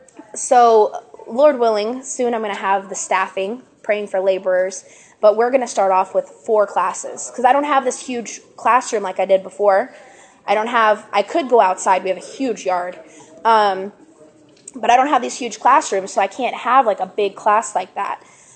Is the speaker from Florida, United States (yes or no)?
yes; Fort Myers, Florida, United States; I'm from Fort Myers, Florida.